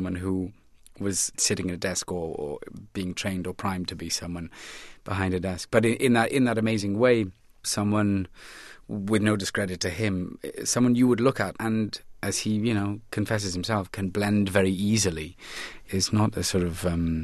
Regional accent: Wales, United Kingdom; As children growing up in Wales, we would go out into very wet, rain-trodden fields and play American cowboys

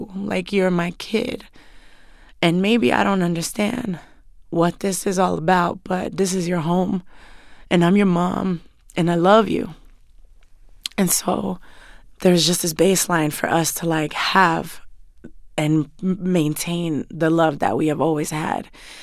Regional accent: Bronx, New York, United States; So even for me personally, growing up in the Bronx, my parents were like, even if we're sitting outside in front of our house, my father's like, lock the doors.

